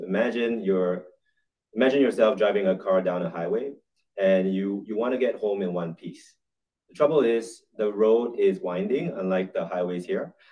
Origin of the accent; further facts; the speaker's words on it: Singapore; Personally, I'm Singaporean. I've been born and raised in Asia